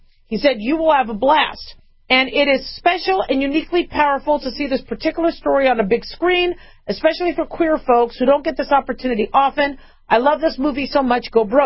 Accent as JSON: {"language": "English", "town": "Phoenix", "region": "Arizona", "country": "United States", "tie": "born or raised there", "said": "And I grew up in Phoenix, so it was hot and it was boring."}